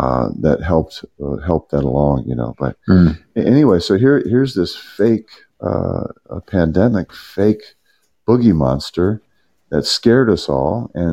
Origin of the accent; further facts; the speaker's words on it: Kentucky, United States; from Kentucky.